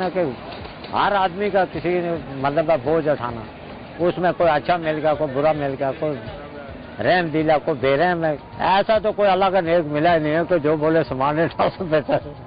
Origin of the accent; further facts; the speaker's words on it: Azad Kashmir, Pakistan; میں آزاد کشمیر کا ہوں،